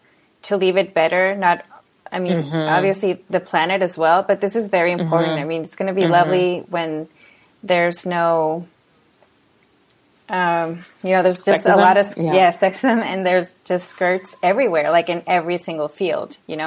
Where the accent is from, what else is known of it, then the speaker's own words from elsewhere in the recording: Mexico; I'm from Mexico